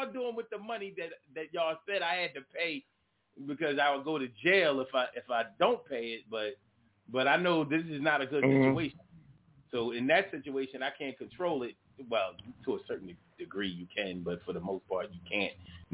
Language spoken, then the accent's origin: English; Philadelphia, Pennsylvania, United States; We never did that where I'm from. I'm from Philly.